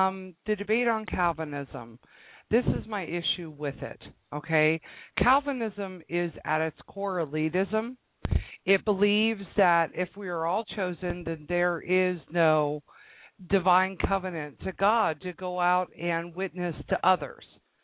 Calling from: Indiana, United States; I'm calling from Indiana.

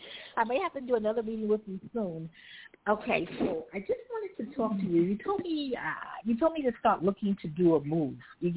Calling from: New York, United States; From New York.

